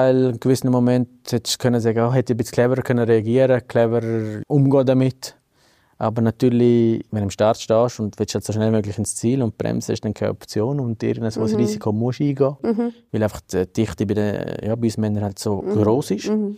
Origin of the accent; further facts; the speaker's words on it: Graubünden, Switzerland; Wir sind eben im Domlesk aufgewachsen, respektive in Schapine haben wir gelernt Skifahren.